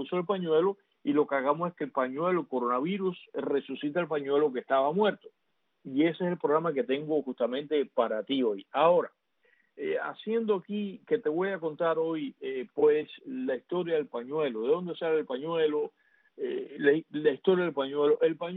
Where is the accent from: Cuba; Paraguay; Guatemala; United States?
Cuba; moved away; Ese día que yo vine de Cuba